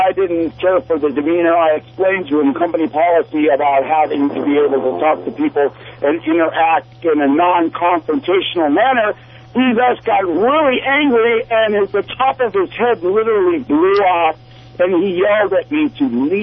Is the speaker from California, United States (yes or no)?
yes; Los Gatos, California, United States; now in Santa Cruz, United States; I've been here for 10 years. I'm originally from Los Gatos, California.